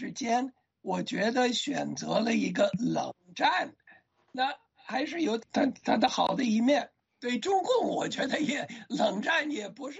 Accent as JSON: {"language": "Chinese", "country": "United States", "said": "应该看清楚中国的老百姓的日常生活的价值观跟我们美国人没有两样的。"}